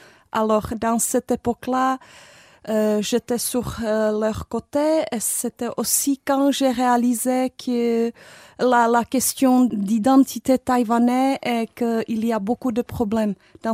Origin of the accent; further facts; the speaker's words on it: Czechia; French is a second language; je suis moitié tchèque et moitié japonaise. J'ai grandi ici à la République tchèque, mais j'ai passé pas mal du temps même en Asie, au Japon, à Taïwan et en Chine